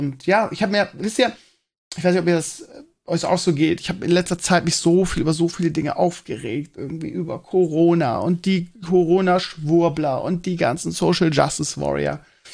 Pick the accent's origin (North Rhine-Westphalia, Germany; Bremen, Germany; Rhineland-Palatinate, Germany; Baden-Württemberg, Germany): Bremen, Germany; ich kannte die als Bremer vorher nicht.